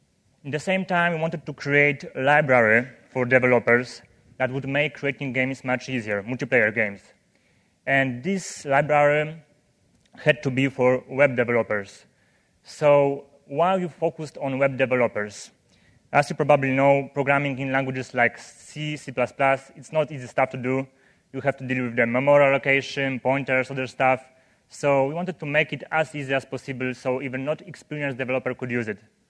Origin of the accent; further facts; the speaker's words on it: Poland; and I'm from Poland